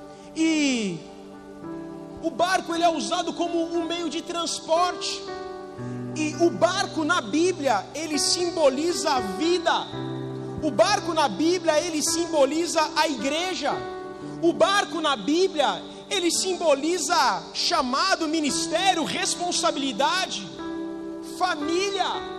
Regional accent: Santos, São Paulo, Brazil; Sou nascido em Santos, cresci lá e agora entra a temporada de cruzeiro marítimo.

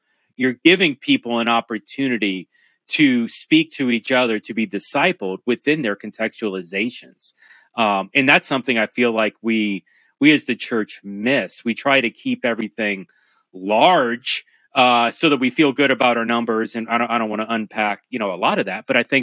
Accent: Miami, Florida, United States; I'm from Miami. I've been here a long time.

